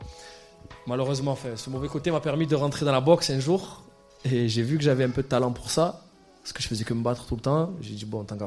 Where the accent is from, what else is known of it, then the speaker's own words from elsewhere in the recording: Marignane, Provence-Alpes-Côte d'Azur, France; je suis né à Marseille, j'ai vécu à Marseille, Marignane exactement